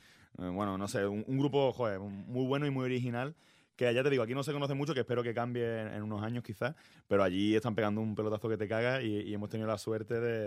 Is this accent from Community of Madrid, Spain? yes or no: no; Málaga, Andalusia, Spain; pese a que yo soy de Málaga, ¿no?